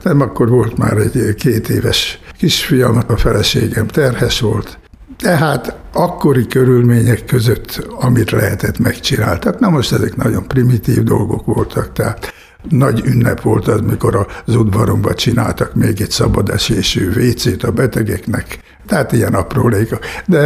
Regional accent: Akasztó, Bács-Kiskun, Hungary; now in Tázlár, Hungary; Első vágyam az volt, hogy a szülőfalumba akasztóra kerüljek

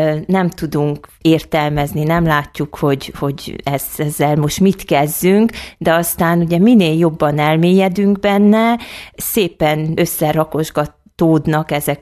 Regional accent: Székely Land, Romania; moved away as an adult; now in Kiskunhalas, Hungary; vagyok itt Kiskunhalason, ideiglenesen most már 13. éve. Ugye én egyetem után egy évet tanítottam otthon Székelyföldön

